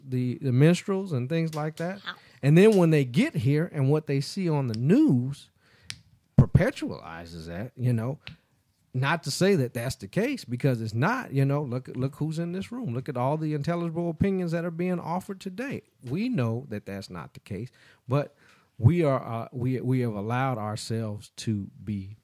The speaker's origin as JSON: {"language": "English", "country": "United States", "said": "I'm a descendant of American slaves. Do you understand what that means? And no, they don't. First of all, I am an American. I'm the quintessential American."}